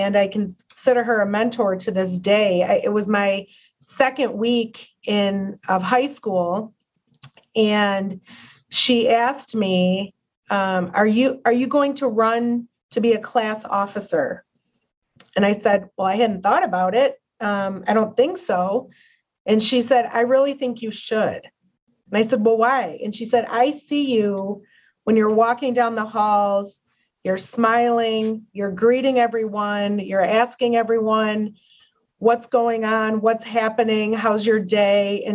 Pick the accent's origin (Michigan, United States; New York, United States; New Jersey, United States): Michigan, United States; Farmington Hills; I grew up in Farmington Hills, Michigan. It was my parents and my brother